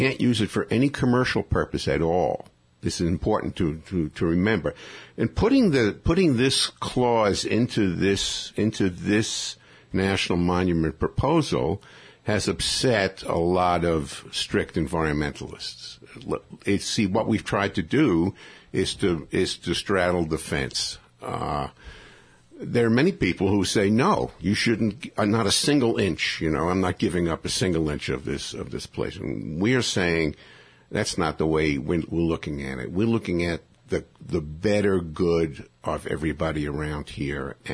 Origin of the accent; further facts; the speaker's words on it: Brooklyn, New York, United States; I'm from Brooklyn. I don't use terms like misinformation.